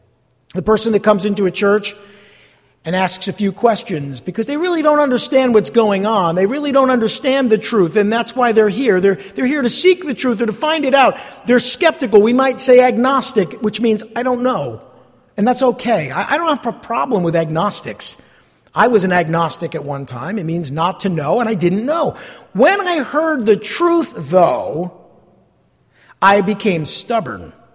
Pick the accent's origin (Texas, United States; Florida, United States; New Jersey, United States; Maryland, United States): New Jersey, United States; East Rutherford; I grew up in East Rutherford.